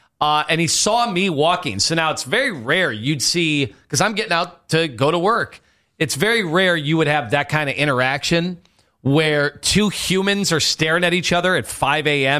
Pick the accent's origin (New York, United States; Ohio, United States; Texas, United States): Ohio, United States; Chesterland; because I grew up in Chesterland